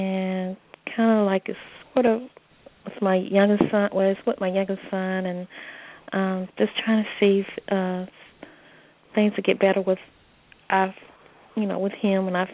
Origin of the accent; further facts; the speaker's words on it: North Carolina, United States; I'm from North Carolina.